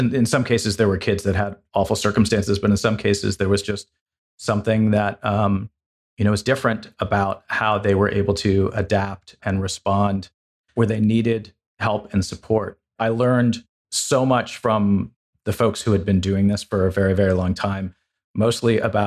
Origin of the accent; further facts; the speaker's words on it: Los Angeles, California, United States; now in Woodstock, United States; I grew up in Los Angeles. She grew up in New York City. We both decided to get away. So we moved to a town of 3,000 people in Woodstock, Vermont.